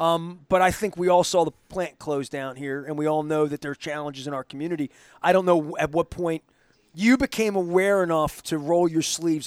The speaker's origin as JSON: {"language": "English", "town": "Dundalk", "region": "Maryland", "country": "United States", "tie": "born or raised there", "said": "People shocked that I considered Dundalk my home. But Dundalk and Essex were always sort of the same kind of place."}